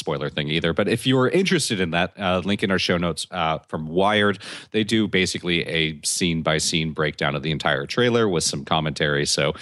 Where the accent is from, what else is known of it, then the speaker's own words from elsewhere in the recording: United States; Whatever. I'm American.